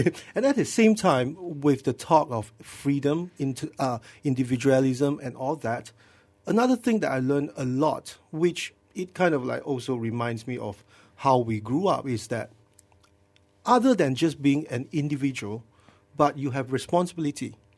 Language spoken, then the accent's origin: English; Malacca, Malaysia; I'm from Malacca. There was only one old record store that kind of have some real jazz.